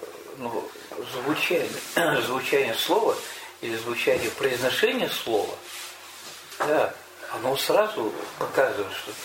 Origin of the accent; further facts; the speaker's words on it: Russia; first language Tatar; Russian is a second language; Пардон, да, я татарин. Я знаю, что я не славянин, да? Но я татарин, ну, предположим.